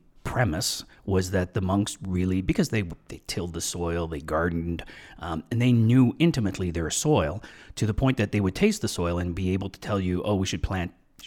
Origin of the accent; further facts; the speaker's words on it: Quebec, Canada; I grew up in Quebec.